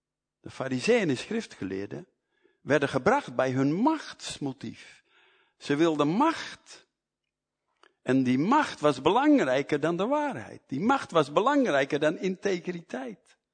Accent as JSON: {"language": "Dutch", "country": "Netherlands", "said": "In de oorlog, ik kom van Nederland, en daar is heel beroemd de verzetsgroepen."}